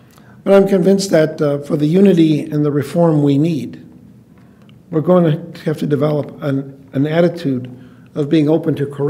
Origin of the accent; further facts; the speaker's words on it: Chicago, Illinois, United States; born there; I was born in Chicago, raised by Catholic parents. There was a divorce in there.